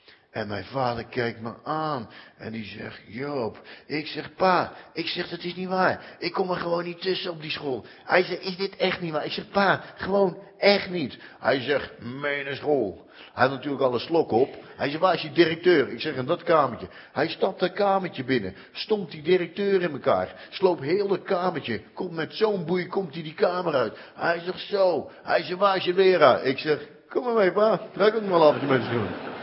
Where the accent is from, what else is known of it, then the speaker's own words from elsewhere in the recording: Rotterdam, South Holland, Netherlands; accent: Rotterdam; met mijn Rotterdams accentje.